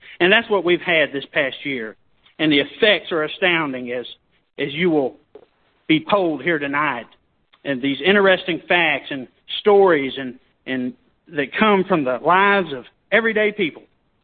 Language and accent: English; St. Augustine, Texas, United States; He is an old college football rival of my hometown in St. Augustine, Texas.